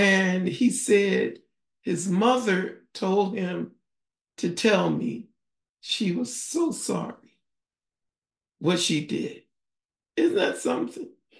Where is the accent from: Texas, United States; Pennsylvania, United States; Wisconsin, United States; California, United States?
Pennsylvania, United States; Philadelphia; Remember, I'm from North Philadelphia, right? You just don't hit us like that and get away with it.